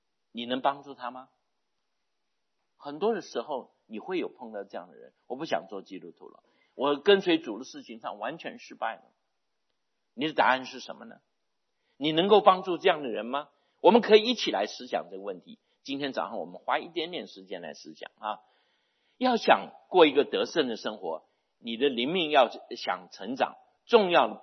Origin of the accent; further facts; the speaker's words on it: China; 但是我们中国人比较节省